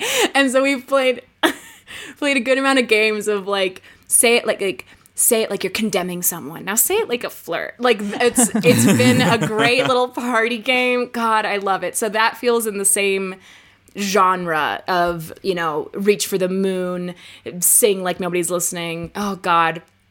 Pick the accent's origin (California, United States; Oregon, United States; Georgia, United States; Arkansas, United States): California, United States; Los Angeles; I'm from LA.